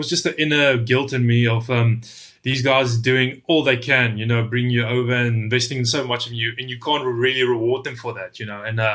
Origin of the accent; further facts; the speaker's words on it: South Africa; And for me, growing up in South Africa, you know, how special wasn't it, you know, to be involved in a country which is so big on the rugby